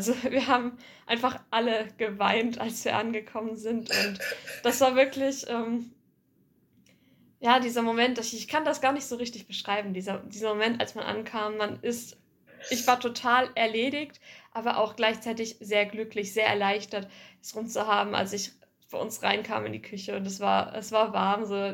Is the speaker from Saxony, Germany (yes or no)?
no; Baden-Württemberg, Germany; bei uns im Dorf, also dort, wo ich herkomme, in der Nähe von Heilbronn.